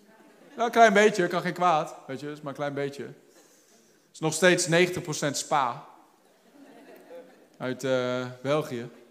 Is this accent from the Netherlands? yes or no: yes; Netherlands; We zijn soms als Hollanders, hè